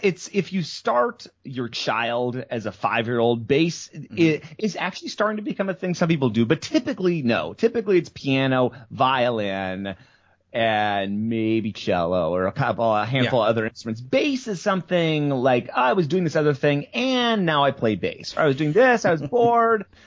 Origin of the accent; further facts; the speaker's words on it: South Dakota, United States; And I grew up in South Dakota. So I was like South Dakota teenage punk rock scene